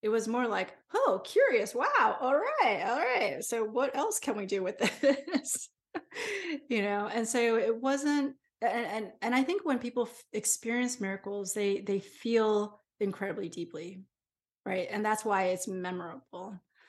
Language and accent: English; Japan; we grew up in Japan, where, like, it's ancient over there, you know, thousands of years of all, and we have the scariest ghost stories.